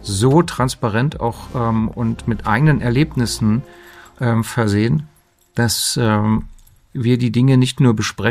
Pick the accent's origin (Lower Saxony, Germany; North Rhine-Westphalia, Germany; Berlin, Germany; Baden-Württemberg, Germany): Berlin, Germany; born there; Ich bin gebürtig Berliner